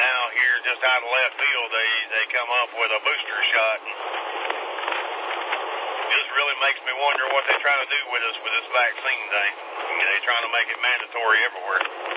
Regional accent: Greenville, United States; I'm from Greenville.

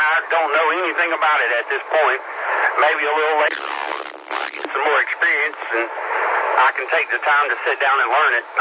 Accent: Brevard, North Carolina, United States; I'm from up around Brevard, North Carolina. Just across the North Carolina, South Carolina line.

